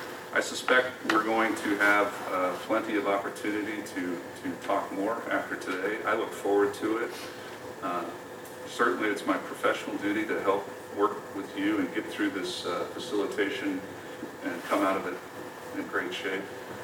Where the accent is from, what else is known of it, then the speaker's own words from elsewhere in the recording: Colorado, United States; I was fortunate to be part of two $1 billion in, investments in my home state of Colorado, one in the Denver area and one in the Colorado Springs area